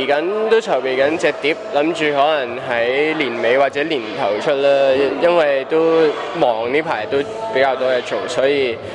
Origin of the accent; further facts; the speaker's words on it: Hong Kong; 其實當我香港人得噶，香港出世，香港讀書做嘢，